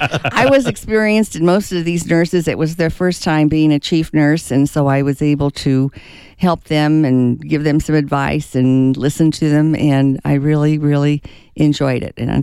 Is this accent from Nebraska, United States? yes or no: yes; Kearney, Nebraska, United States; Well, I'm originally from Kearney, Nebraska, and I did join the Air Force and served 28 years as a nurse